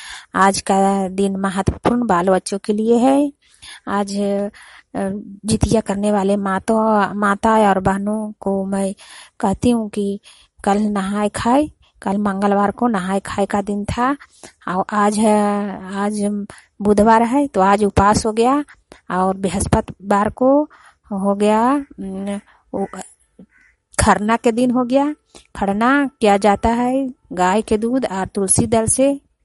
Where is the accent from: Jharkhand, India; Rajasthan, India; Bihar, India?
Bihar, India; ग्राम हंगनपुरा मैं नालंदा जिला के निवासी हूँ।